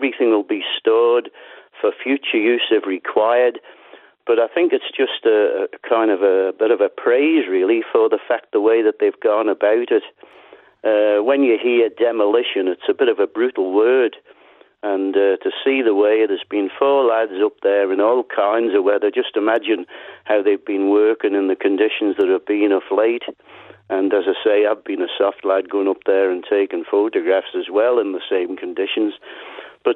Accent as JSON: {"language": "English", "country": "Isle of Man", "tie": "born there", "said": "I was born in Park Avenue, which is just down the road from the TT grandstand."}